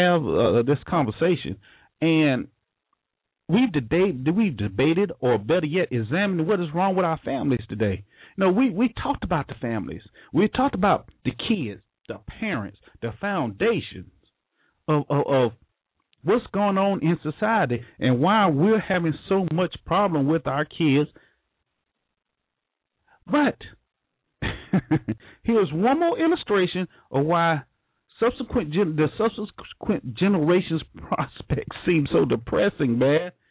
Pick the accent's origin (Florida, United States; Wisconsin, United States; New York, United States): Florida, United States; Now, you know, look, I was raised in Florida, okay? I'm going to tell you, I was raised in Florida.